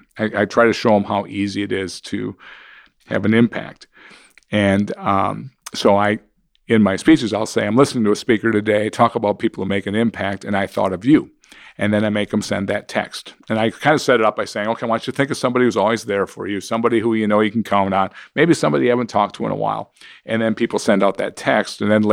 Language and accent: English; Seymour, Wisconsin, United States; And my hometown of Seymour, Wisconsin, brought me back in to speak at teacher orientation.